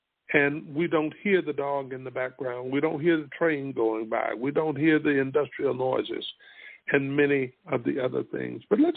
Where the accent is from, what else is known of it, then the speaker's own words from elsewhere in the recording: Spartanburg, South Carolina, United States; But the embarrassment comes from that man being stationed in my hometown and nobody knowing it, let alone me. There is a plaque to him. And I bet those of you that are in or have visited Spartanburg have passed it 100 times and never noticed it.